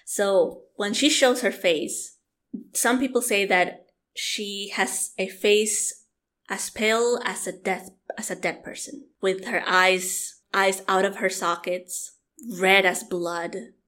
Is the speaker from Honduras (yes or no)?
yes; Honduras; Because there's a lot of rivers in Honduras, especially my hometown.